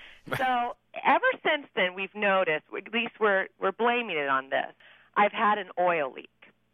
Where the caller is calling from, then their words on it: Bowlesburg, Pennsylvania, United States; I'm calling from Bowlesburg, Pennsylvania.